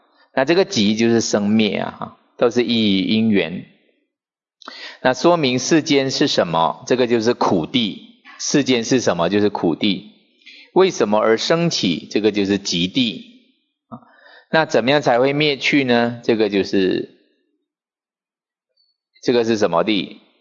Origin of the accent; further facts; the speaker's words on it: China; 时节的话就是现在我们中国人讲的节气啦啊